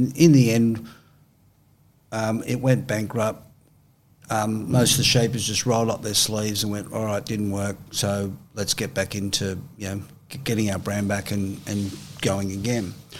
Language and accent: English; Australia; I'm Australian.